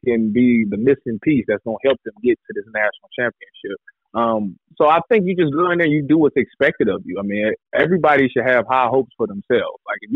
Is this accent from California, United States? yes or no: no; Ohio, United States; I mean, for me, I mean, yeah, growing up in Ohio, I thought, you know, Ohio had great football.